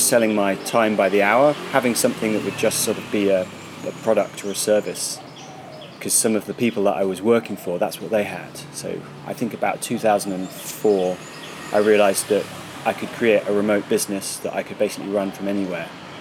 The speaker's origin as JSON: {"language": "English", "country": "United Kingdom", "said": "I'm being British, having this sort of self-depreciating thing."}